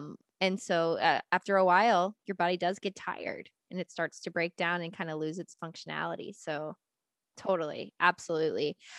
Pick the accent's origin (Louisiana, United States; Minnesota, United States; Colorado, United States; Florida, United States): Louisiana, United States; now in California, United States; Like I grew up in Louisiana and food is a big deal and a lot of processed food is a big deal. So I live in California now